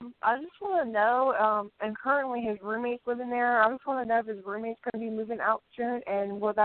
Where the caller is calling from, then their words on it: West Virginia, United States; Yes, Nicole, and I'm calling from West Virginia.